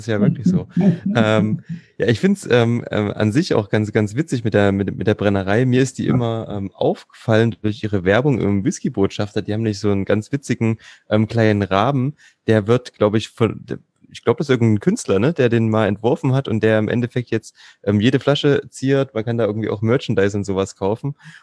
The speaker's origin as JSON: {"language": "German", "region": "Thuringia", "country": "Germany", "said": "Als Thüringer ist das Pflichtprogramm."}